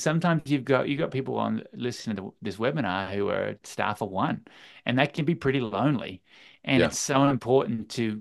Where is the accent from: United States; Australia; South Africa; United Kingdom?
Australia; accent: Australian; Sometimes my Australian accent gets me, I'd say a renaissance.